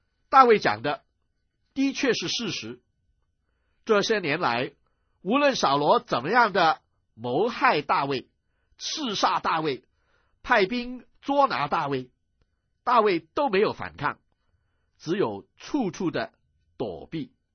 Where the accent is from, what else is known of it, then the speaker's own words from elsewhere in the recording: China; 犹太人呢，跟我们中国人一样，称女婿为儿子。